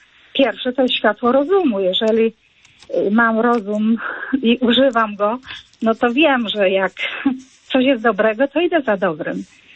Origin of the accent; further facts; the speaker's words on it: Tylmanowa, Lesser Poland, Poland; ja pochodzę z takiej miejscowości, która nazywa się Tylmanowa nad Dunajcem i tam były pierwsze oazy.